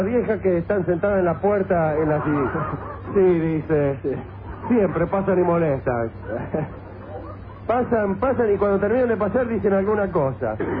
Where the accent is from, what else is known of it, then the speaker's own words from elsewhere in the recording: Caseros, Buenos Aires Province, Argentina; Yo soy de Caseros, ahí no ha ocurrido nada bueno